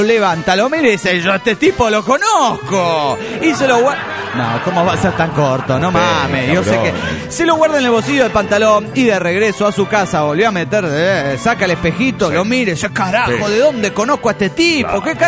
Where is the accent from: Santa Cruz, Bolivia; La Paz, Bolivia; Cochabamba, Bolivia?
Cochabamba, Bolivia; de Cochabamba, Bolivia.